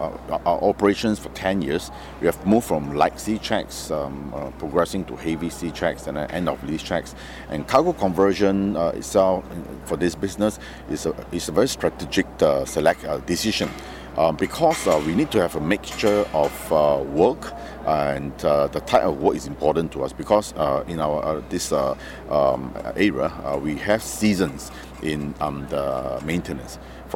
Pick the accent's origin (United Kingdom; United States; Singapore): Singapore; now in Tianjin, China; It's exactly 6 years for me in Tianjin. I come from Singapore